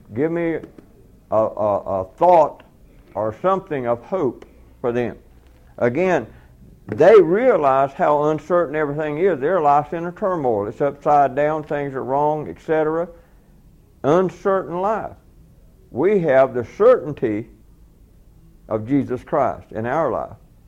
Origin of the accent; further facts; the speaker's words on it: Georgia, United States; I was born and raised in South Georgia. I was born extremely poor and raised that way.